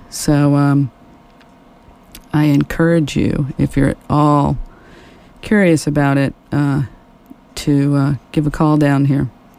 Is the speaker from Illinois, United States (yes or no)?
yes; Chicago, Illinois, United States; I'm from Chicago, so I try to catch some music when I'm back there.